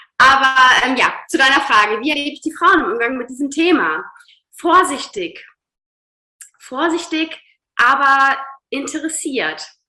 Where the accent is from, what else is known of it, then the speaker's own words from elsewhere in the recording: Hamburg, Germany; Ich komme aus Hamburg